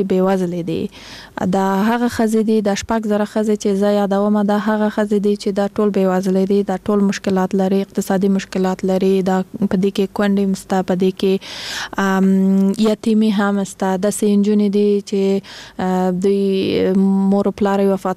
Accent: Kandahar, Afghanistan

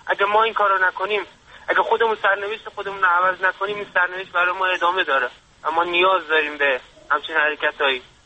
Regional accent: Afghanistan; now in Iran; من چون افغانی هستم حق تحصیل ایرانی را ندارم.

